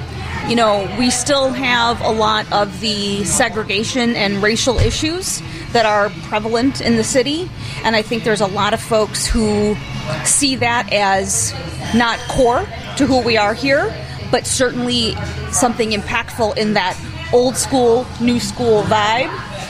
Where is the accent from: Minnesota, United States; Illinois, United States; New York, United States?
Illinois, United States; Joliet; I grew up in Joliet.